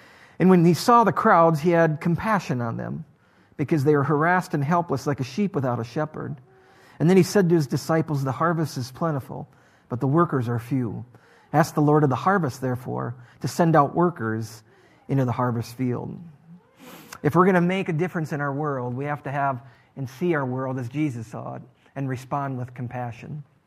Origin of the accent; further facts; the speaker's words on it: Dawson, Minnesota, United States; I grew up in Dawson, Minnesota, but our little church is on a hill out in Antelope Hills.